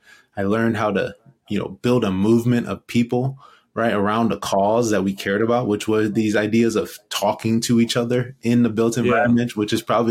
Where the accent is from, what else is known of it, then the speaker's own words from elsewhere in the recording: Cleveland, Ohio, United States; my memory was, you know … growing up in Cleveland and the violence and the gangs and the prison and, you know, just the poverty and all of that.